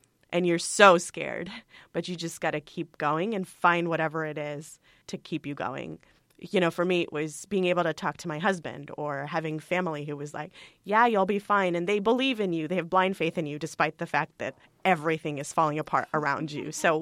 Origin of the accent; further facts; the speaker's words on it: Mumbai, Maharashtra, India; even while growing up in Bombay